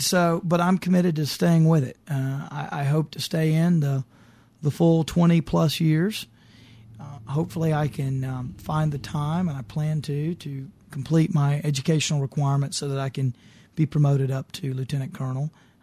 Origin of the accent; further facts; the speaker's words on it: Magnolia, Arkansas, United States; I grew up in Magnolia.